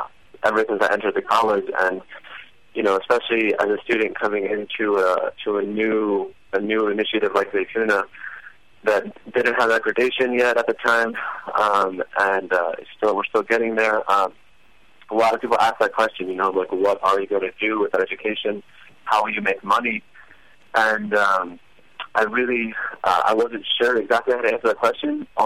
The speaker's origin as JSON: {"language": "English", "country": "United States", "said": "I was just talking about how we, as an American Muslim culture, are going to approach that issue"}